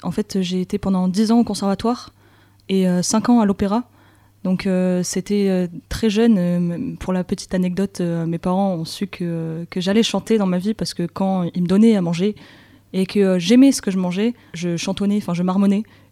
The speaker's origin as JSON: {"language": "French", "town": "Montpellier", "region": "Occitanie", "country": "France", "lives_now": "Lille, France", "said": "parce que de base, je viens de Montpellier, je suis venue habiter à Lille il y a un an et demi."}